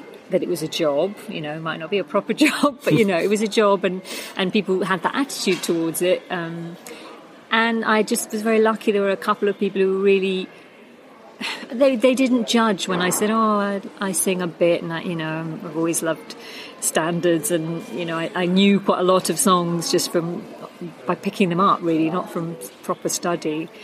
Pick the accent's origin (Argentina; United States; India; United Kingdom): United Kingdom; London; But they were in Italy, and I grew up in London.